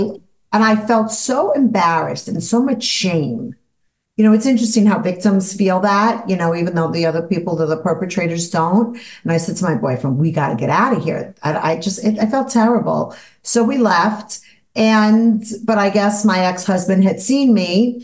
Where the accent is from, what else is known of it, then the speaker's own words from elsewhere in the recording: Brooklyn, New York, United States; Yeah, so so I grew up in Brooklyn, New York, and I was raised in the 70s, which was a great time to be a child.